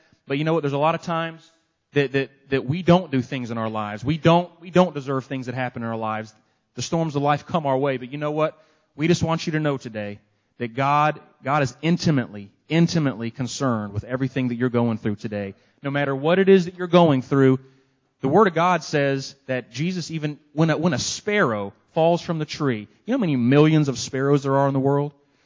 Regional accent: Tallahassee, Florida, United States; I'm from Tallahassee also.

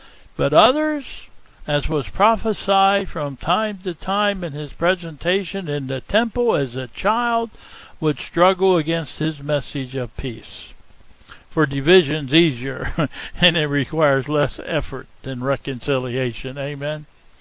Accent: Pennsylvania, United States; Now, most of you know I'm from Pennsylvania.

